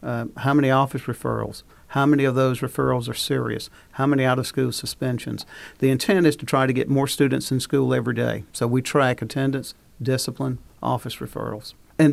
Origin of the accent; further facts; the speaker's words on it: Barnesville, United States; I grew up in Barnesville. My parents were both teachers, but we were by no means well off.